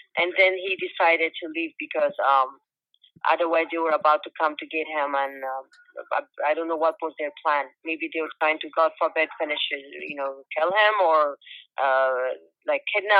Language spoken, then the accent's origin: English; Kabul, Afghanistan; English is a second language; also born or lived in Pakistan; now in United States; I'm originally from Afghanistan. I live in the state here for 19 years, and before coming to America, I was living in Pakistan. Almost 40 years, I was living in Afghanistan. Yes, that's my home country. I love that's, you know, my sweet town, Kabul.